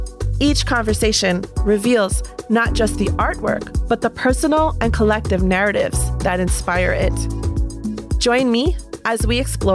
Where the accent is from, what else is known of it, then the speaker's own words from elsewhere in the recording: Rochester, New York, United States; I know you're up in Toronto, which is not far from my hometown, Rochester, New York. Actually, you know, growing up, I never went to New York City until I came to college.